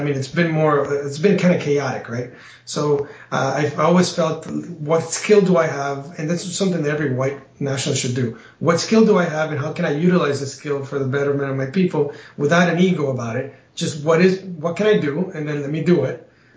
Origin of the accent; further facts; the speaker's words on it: Spain; also born or lived in South America / Central America / United States; I was born and raised in Europe, primarily Spain. I have lived throughout South America, Central America, and the United States.